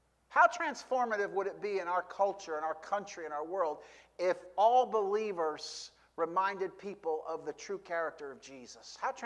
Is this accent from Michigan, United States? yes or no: no; Paterson, New Jersey, United States; I grew up in Patterson, New Jersey, and we would sing, "Shine all over Patterson, I'm gonna let it shine."